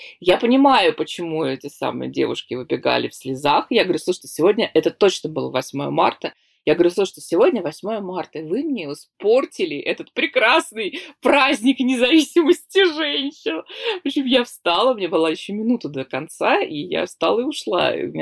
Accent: Saint Petersburg, Russia; Я говорю, из Санкт-Петербурга.

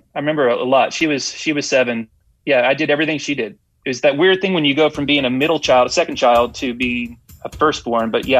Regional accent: Louisville, Kentucky, United States; From Louisville, Kentucky. So I say it the right way, Louisville. Louisville.

